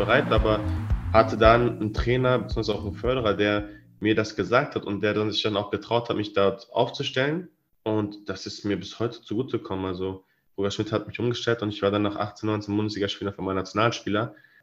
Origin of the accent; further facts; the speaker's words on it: Cologne, North Rhine-Westphalia, Germany; bin ich in Leverkusen zur Schule gegangen, habe aber noch in Porz gewohnt, in Köln, und bin dann jeden Morgen mit der Bahn, Bus und Bahn zur Schule gefahren.